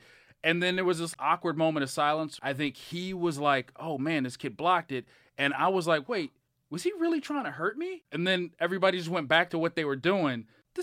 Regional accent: Canada; I was like, I'm from Canada. All my favorite wrestlers are Canadian.

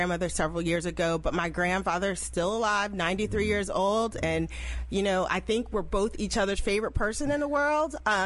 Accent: New Jersey, United States; I'm from New Jersey.

